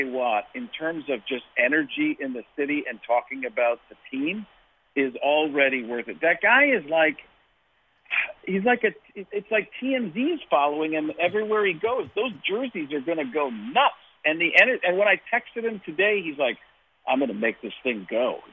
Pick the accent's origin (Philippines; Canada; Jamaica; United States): United States; Chicago, Illinois; born there; I was born in Chicago, so then my Italian side of my family's all from Chicago